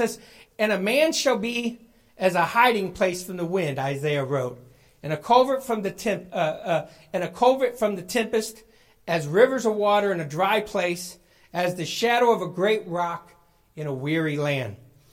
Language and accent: English; St. Louis, Missouri, United States; born there; I was born in St. Louis, and that's not that far away. I can drive it in 3 to 4 hours.